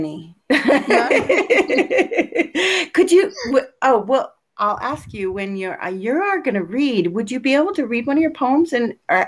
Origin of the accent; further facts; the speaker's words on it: United States; This is going to sound so dorky as an American.